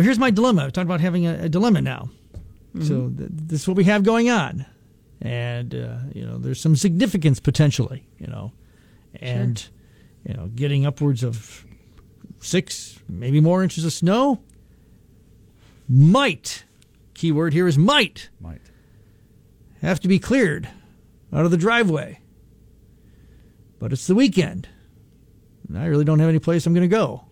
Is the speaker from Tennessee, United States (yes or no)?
no; Michigan, United States; We are from Michigan, so we can deal with snow and sleet and rain, freezing rain, temperatures and things like that.